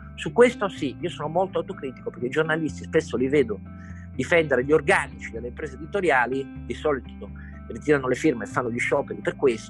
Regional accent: Turin, Piedmont, Italy; Io sono cresciuto di fronte a Mirafiori, dove lavoravano 70.000 persone

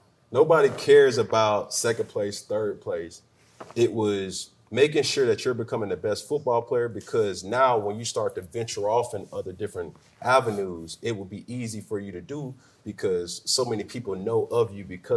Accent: College Park, United States; By no means was I poor growing up from College Park to GS Island, so I'm from College Park.

